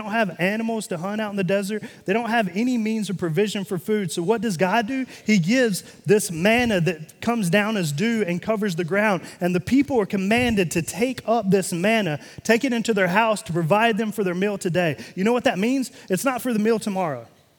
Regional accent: North Carolina, United States; But I am from North Carolina, and living in North Carolina, I lived about 20 minutes away from the headquarters to Krispy Kreme Donuts.

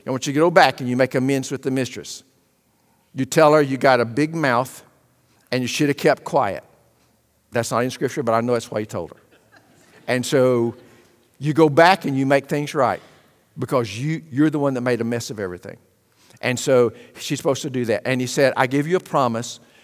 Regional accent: Lufkin, Texas, United States; And I'll say, I'm from Lufkin, Texas. You know, I'm proud of that.

